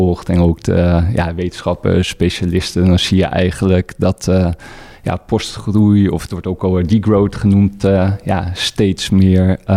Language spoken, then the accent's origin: Dutch; Vlieland, Friesland, Netherlands; Ik ben opgegroeid op Vlieland.